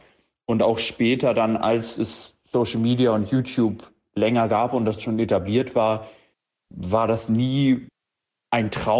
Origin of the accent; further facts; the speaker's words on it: Hamburg, Germany; 27 Jahre alt und ich komme aus Hamburg.